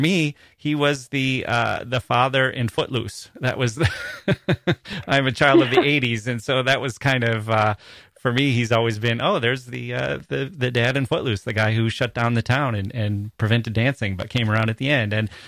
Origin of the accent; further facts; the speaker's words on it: Wisconsin, United States; just like I'm not only from Wisconsin